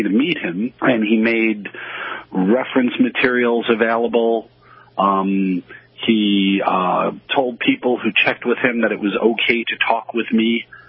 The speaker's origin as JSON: {"language": "English", "town": "New York City", "region": "New York", "country": "United States", "tie": "born or raised there"}